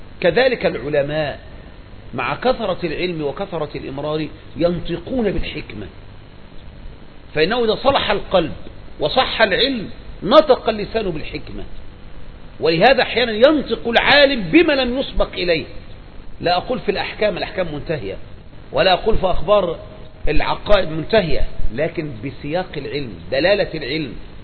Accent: Egypt; احنا مصريين

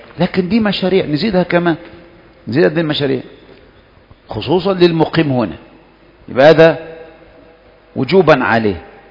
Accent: Egypt; now in Saudi Arabia; يعني مثلا إحنا عندنا في مصر ما تقول والله أنا سأشتري له سيارة وكذا،

